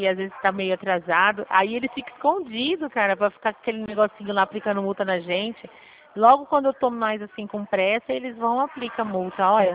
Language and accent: Portuguese; Flora Rica, São Paulo, Brazil; Ah, eu sou de Flória Rica, na verdade, já ouviu falar?